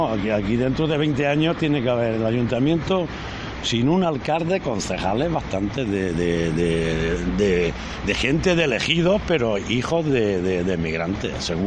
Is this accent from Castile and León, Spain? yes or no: no; Barcelona, Catalonia, Spain; moved away; Yo vine de Barcelona.